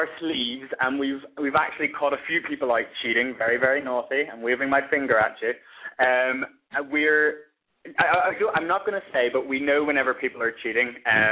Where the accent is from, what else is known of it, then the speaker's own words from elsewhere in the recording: Ireland; I'm Irish myself.